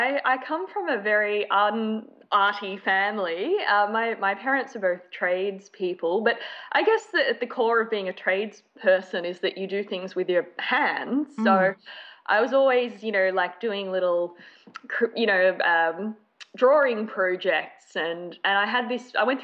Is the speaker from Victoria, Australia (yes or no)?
yes; Melbourne, Victoria, Australia; I grew up in the outer suburbs of Melbourne, which is pretty uncool.